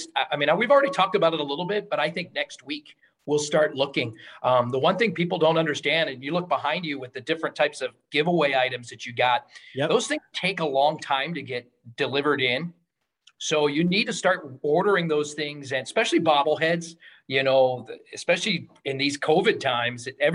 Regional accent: Pittsburgh, Pennsylvania, United States; I grew up in Pittsburgh. I grew up in the late 70s

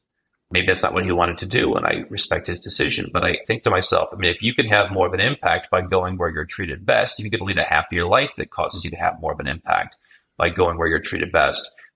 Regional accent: Cleveland, Ohio, United States; born there; I was born in Cleveland, Ohio, in this kind of Rust Belt town and right across the lake from Canada.

